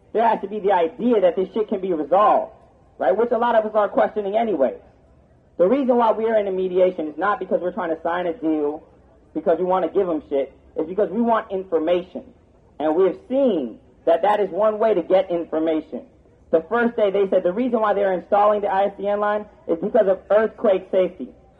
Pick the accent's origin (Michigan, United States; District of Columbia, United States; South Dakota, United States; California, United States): California, United States; now in New York City, United States; why I'm out here in New York City is because it's not just something that's relative to me as a kid growing up in California, whose father's from Spanish Harlem.